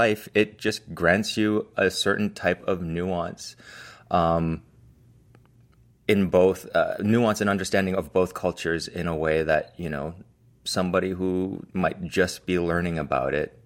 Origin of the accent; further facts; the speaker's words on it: Toronto, Ontario, Canada; also born or lived in United States / Hong Kong; growing up in Toronto and the United States and as well as Hong Kong, like I had very much a solidified culture of my parents, which is Hong Kong Chinese at home.